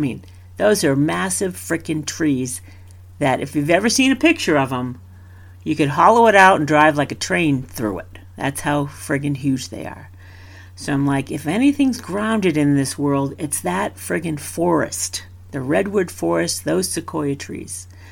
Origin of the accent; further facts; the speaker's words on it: New England, United States; So, yeah, I live in Colorado now, and I grew up in New England, so grounding wasn't necessarily part of our vocabulary in New England whatsoever